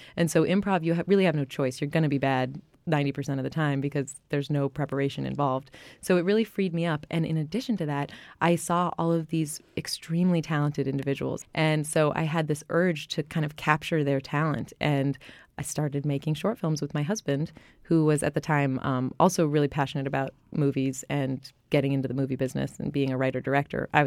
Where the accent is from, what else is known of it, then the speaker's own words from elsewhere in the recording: Fargo, North Dakota, United States; born there; I was born here. I was born in Fargo, North Dakota, which is so weird.